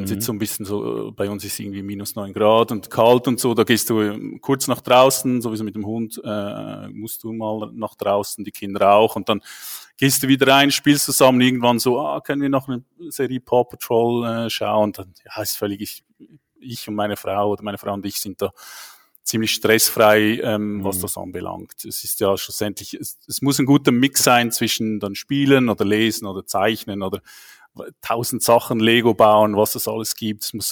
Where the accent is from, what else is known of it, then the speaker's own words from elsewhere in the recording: Switzerland; accent: Swiss; Ich bin 43, bin verheiratet, habe zwei Kinder, wohne in der Schweiz, wie man unschwer meinem Akzent hört